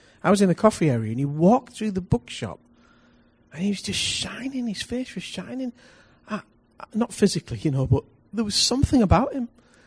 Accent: United Kingdom; You know, I'm thoroughly British, I'll have you know.

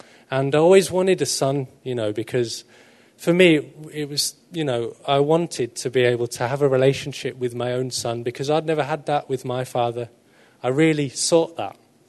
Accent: South East England, United Kingdom; I'm from Kent originally, and my mum lives up here now with us, and I grew up with my mum, and I was her only child.

